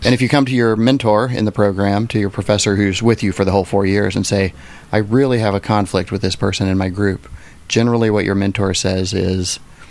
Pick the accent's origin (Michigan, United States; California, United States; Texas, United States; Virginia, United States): California, United States; Los Angeles; No, I come from Los Angeles.